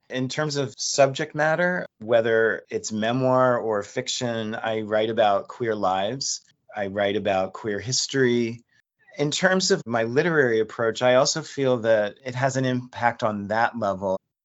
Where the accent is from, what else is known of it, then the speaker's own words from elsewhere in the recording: Reading, Pennsylvania, United States; now in New York, United States; born in my hometown of Reading, PA, and went to art school initially in Kutztown, PA, and then came to New York